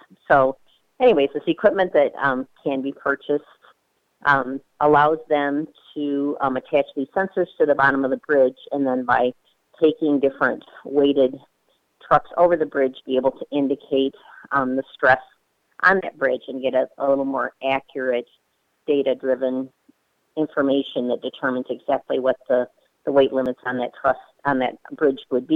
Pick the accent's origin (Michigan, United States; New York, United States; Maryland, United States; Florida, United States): Michigan, United States; I'm a farmer from Lenawee County.